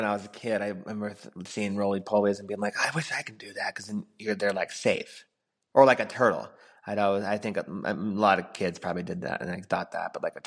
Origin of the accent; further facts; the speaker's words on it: California, United States; Well, it's because we're from California.